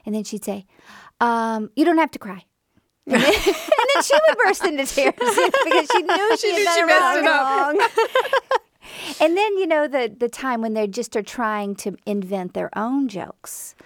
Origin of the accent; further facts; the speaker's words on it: the South, United States; And see, I'm from the South, where it must be a tradition that you're allowed to complain as long as you make it funny.